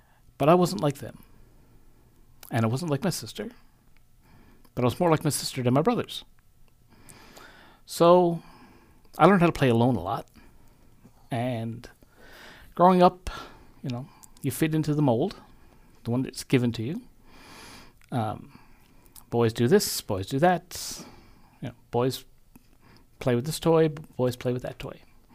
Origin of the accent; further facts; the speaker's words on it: New Harbor, Newfoundland and Labrador, Canada; I grew up in a little town called New Harbor out in Trinity Bay. Very, very rural at the time.